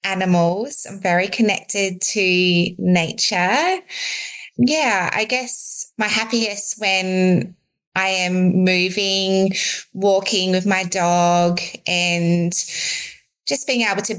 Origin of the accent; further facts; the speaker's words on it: South Australia, Australia; I grew up in South Australia. I was a farm girl, and we do have a very close family.